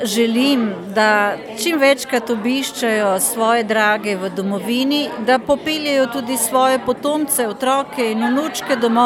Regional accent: Ljubljana, Central Slovenia, Slovenia; born there; now in Notranjska, Slovenia; Rojena sem v Ljubljani, sedaj pa živim na Notranjskem že 18 let.

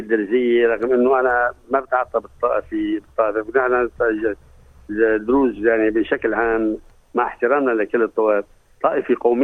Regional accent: Sweida, As-Suwayda Governorate, Syria; born there; الحقيقة أنا خلقت بالسويداء، مدينة السويداء، ببيت كل تواضع، ببيت علم وثقافي وتربية وطنية، وكل أجدادنا استشهدوا بالثورات العربية دفاعا عن سوريا الحرة

